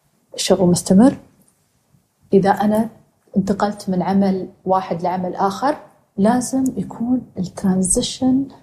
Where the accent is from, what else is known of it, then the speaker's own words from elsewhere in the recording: United Arab Emirates; احنا كاماراتيين مقارنه باخواننا واخواتنا الاجانب اللي عايشين معانا اقل بوايد